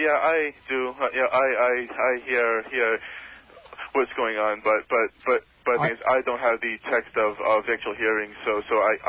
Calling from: Patchogue, New York, United States; Patchogue.

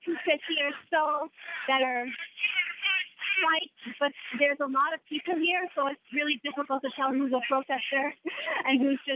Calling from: New York, United States; I'm calling from the Radio City area right now, 48th

